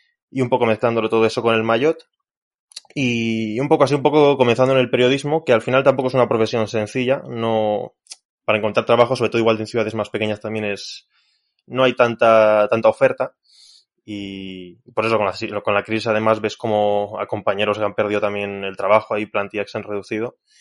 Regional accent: Burgos, Castile and León, Spain; es un periódico de Burgos, que yo soy de Burgos

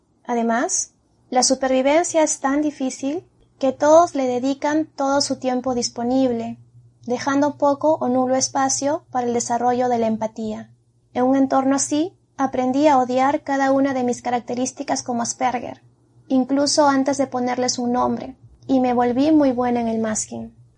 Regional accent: Peru; Soy peruana, tengo 31 años, estudié arquitectura

